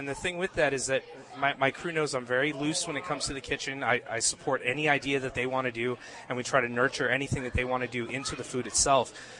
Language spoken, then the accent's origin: English; San Antonio, Texas, United States; I'm from San Antonio, so we're used to heavier chilies and lots of dried chilies in our food